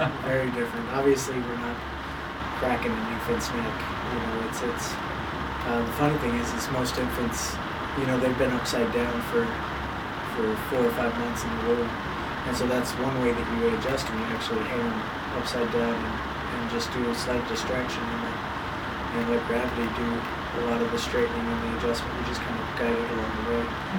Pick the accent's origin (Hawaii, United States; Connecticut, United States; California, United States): California, United States; also born or lived in Japan / Illinois / Missouri; So I'm from kind of all over the place. I grew up in California, Japan, Chicago area, Missouri. Kind of traveled a lot growing up, and not necessarily traveled, but we moved around a lot.